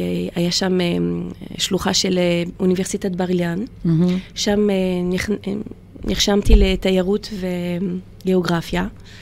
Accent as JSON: {"language": "Hebrew", "town": "Enghien-les-Bains", "region": "Île-de-France", "country": "France", "tie": "born or raised there", "also_born_or_lived": "Paris", "moved": "yes", "lives_now": "Israel", "said": "הגיעו בגיל 12, אחר כך למדו בצרפת, בפריז, הכירו, ונולדתי בפריז. שם גדלתי, אחר כך עברנו לעיירה קטנה שנקראת אנגן, אנגן ליבן."}